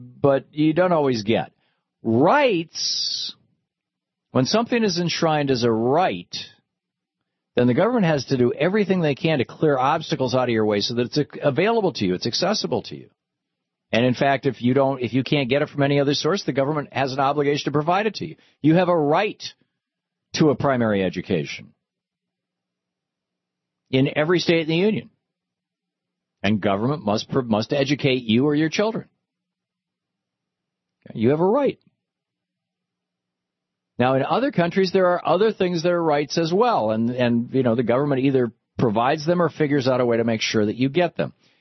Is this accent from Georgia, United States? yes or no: no; Lansing, Michigan, United States; I grew up in Michigan. I grew up at the south end of Lansing, Michigan, and just, I mean, literally a half a mile from me where the farmland began.